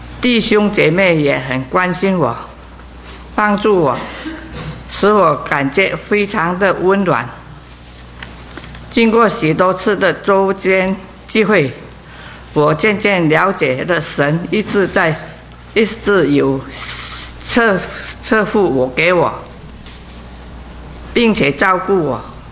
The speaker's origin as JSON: {"language": "Chinese", "country": "Malaysia", "said": "我是从马来西亚来的，很高兴今天是我受浸归入基督的日子"}